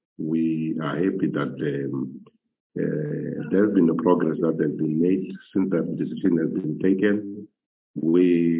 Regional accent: Nkowankowa, Limpopo, South Africa; I grew up in that area, so I know the problems that are happening.

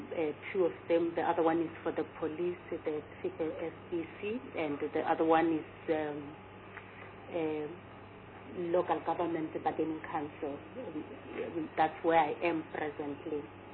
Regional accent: Limpopo, South Africa; now in Boksburg, South Africa; Originally, I'm from Limpopo, but I'm residing in Gauteng, East Rand, Boksburg. I schooled in Limpopo, my primary, my secondary, and the university level. I went to the University of the North, now it's called the University of Limpopo.

